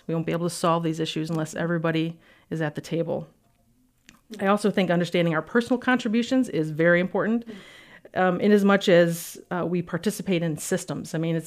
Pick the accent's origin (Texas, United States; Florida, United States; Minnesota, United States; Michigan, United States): Michigan, United States; Grand Rapids; I am born and raised in Grand Rapids, yes.